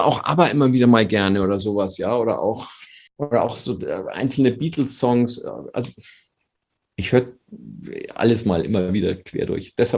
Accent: Bavaria, Germany; als Bayer kann man doch ein bisschen Skifahren

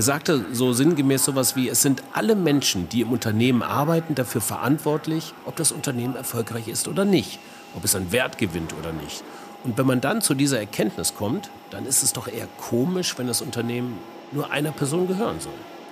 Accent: Munich, Bavaria, Germany; für die schöne Landeshauptstadt München. Meine alte Heimat.

